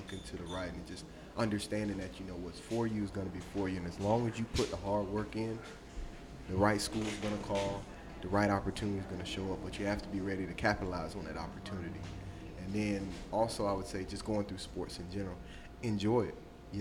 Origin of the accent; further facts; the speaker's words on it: Waycross, Georgia, United States; From Waycross, Georgia, I get up to Furman, I'm like, yeah, I'm from Waycross, you know, Waycross Blackshear. They're like, where? I'm like, you said it, yeah, Ware County.